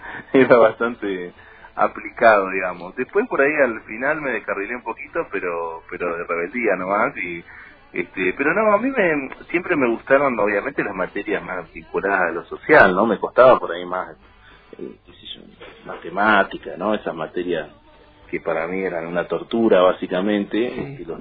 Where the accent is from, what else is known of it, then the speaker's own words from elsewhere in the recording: Río Grande, Tierra del Fuego, Argentina; me trajeron a vivir a los 3 meses, si no me equivoco, así que... digamos, crecido y por una circunstancia prácticamente del destino nací en otro lugar, pero soy fueguino y soy riograndense sobre todo